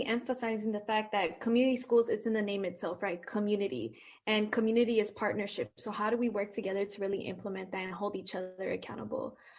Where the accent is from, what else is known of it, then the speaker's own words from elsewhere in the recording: Oakland, California, United States; Yes, well, I grew up in East Oakland, and I am a product of Oakland Unified School District